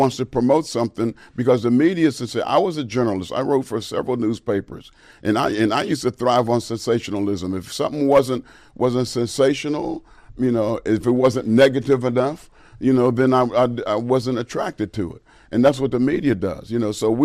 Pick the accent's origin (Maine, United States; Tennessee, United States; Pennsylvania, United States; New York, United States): Pennsylvania, United States; Pittsburgh; I have a friend that I grew up with in the Pittsburgh, Pennsylvania area.